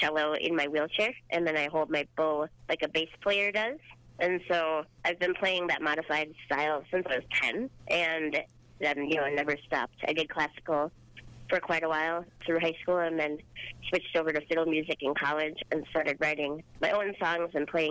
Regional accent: Duluth, Minnesota, United States; But then there was a conference being held in my hometown of Duluth, Minnesota, about health and human services.

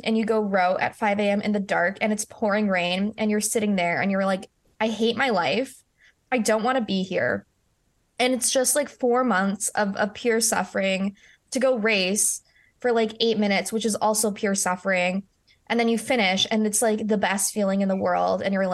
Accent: Vancouver, British Columbia, Canada; I'm from Vancouver and I raced down in Washington

